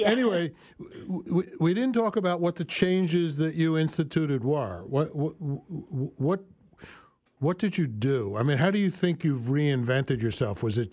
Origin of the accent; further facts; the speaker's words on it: New York, United States; Weiss is my wife's maiden name, so we're from New York